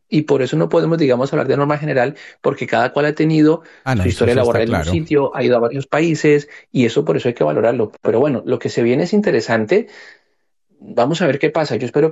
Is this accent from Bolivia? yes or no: no; Colombia; como colombianos y como migrantes en el extranjero, en nuestro país, hay que seguir cotizando